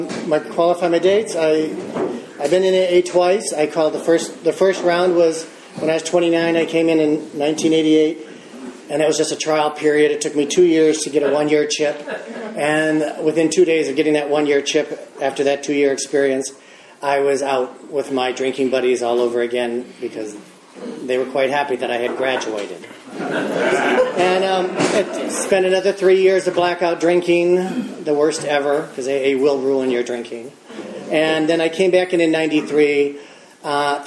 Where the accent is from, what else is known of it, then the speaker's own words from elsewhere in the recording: Michigan, United States; also born or lived in Detroit; I was born in Detroit, but we grew up on the other side of the state, Michigan, on a lake. There's Catholics, so we went to Catholic schools for 12 years